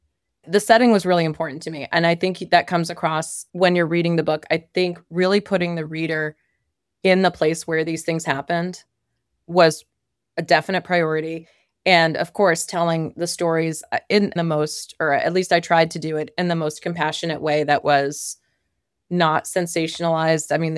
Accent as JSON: {"language": "English", "region": "East Coast", "country": "United States", "said": "I really have not spent much time out west. I'm from the East Coast."}